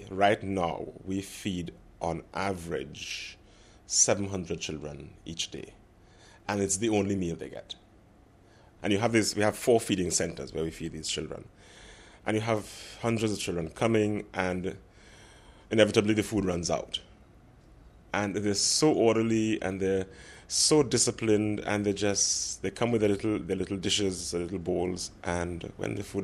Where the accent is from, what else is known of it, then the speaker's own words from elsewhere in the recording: Kingston, Jamaica; I am from Kingston, Jamaica.